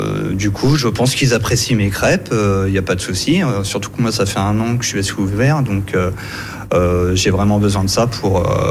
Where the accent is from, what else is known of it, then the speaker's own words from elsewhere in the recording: Île-de-France, France; moved away as an adult; moi, je viens de Seine-Saint-Denis, 93. J'ai décidé à 19 ans de venir en Bretagne.